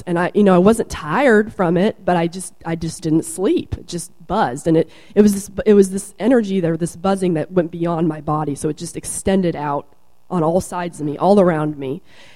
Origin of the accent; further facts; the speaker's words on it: Idaho, United States; I'm originally from Idaho.